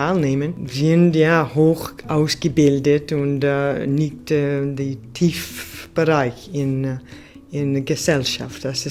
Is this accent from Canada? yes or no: yes; Canada; German is a second language; Ich bin Kanadierin, so meine Ausbildung ist von Kanada.